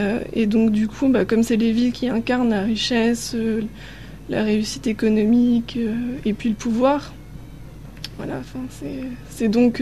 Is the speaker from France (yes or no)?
yes; France; accent: French; enfin, avec mon accent français bien sûr, mais quand je suis partie ailleurs en Chine, les gens ils me comprenaient pas toujours.